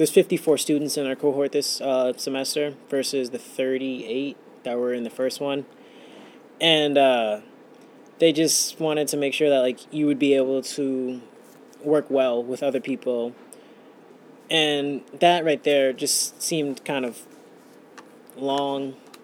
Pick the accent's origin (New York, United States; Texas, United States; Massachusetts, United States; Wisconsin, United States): Massachusetts, United States; Boston; I was born on March 16th, 1995, and I am from Boston.